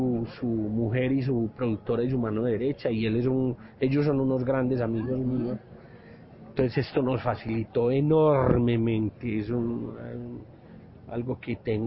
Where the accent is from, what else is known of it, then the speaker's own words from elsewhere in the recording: Medellín, Antioquia, Colombia; yo es que en Medellín sí es mi tierra